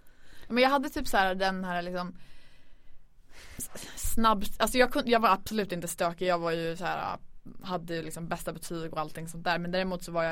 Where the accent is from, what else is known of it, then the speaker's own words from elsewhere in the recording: Örnsköldsvik, Västernorrland County, Sweden; För jag är uppvuxen i Övik också.